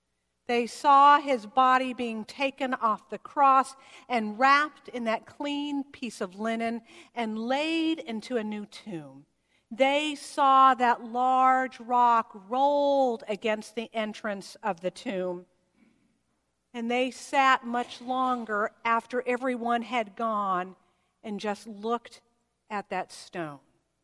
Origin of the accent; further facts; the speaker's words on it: California, United States; I learned that he had come from a foreign land like I did. I came from California, and he came from the Middle East.